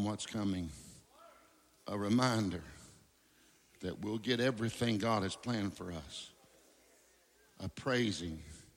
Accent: the South, United States; But y'all know I'm from the South and I barely speak English.

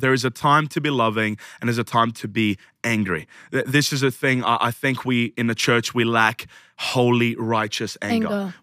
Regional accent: Egypt; now in Sydney, Australia; Born, raised in Egypt, Muslim country.

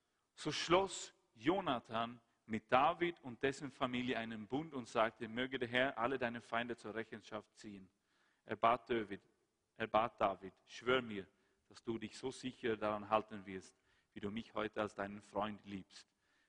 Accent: Sweden; German is a second language; In Schweden, mein Heimatland

